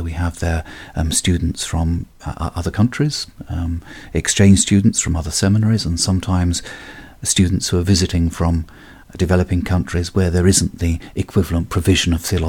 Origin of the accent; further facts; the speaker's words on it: England, United Kingdom; I'm an Englishman and a Lutheran